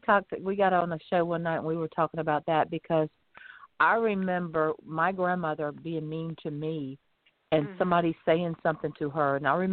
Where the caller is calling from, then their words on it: Florida, United States; and I'm calling in from Florida.